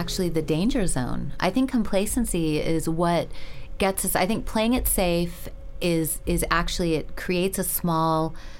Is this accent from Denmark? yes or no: no; Lompoc, California, United States; In a little California town called Lompoc. And my family were immigrants, and, well, my grandparents, and my dad, you know, was really shy, and he definitely had the immigrant thing going.